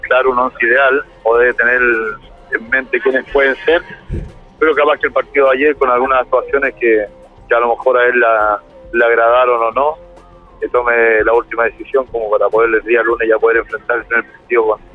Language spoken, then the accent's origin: Spanish; Chile; nosotros nada más como pueblo chileno entregarle toda la vibra positiva